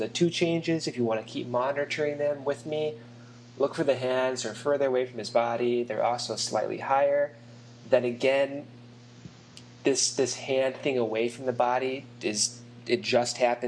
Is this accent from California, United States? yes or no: yes; San Diego, California, United States; No, I didn't know if you knew I was from San Diego.